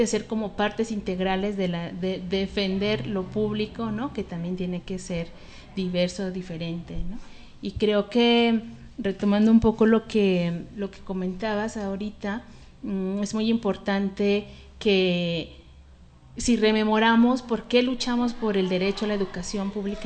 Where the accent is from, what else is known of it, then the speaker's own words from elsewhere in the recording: Mexico; Y para nosotros, pues como mexicanos, pues de la sociedad mexicana.